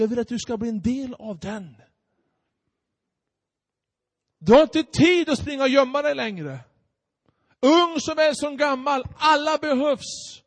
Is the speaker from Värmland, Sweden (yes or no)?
yes; Hagfors, Värmland, Sweden; Och jag predikade hemma i Hagfors.